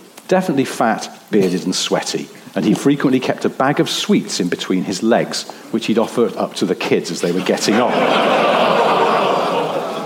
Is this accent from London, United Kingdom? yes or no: no; East of England, United Kingdom; I grew up in Suffolk